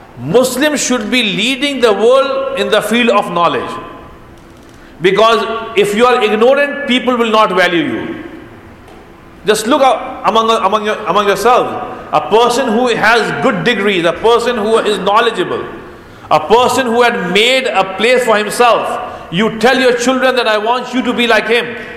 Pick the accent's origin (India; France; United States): India; I come from India, I can tell you about India.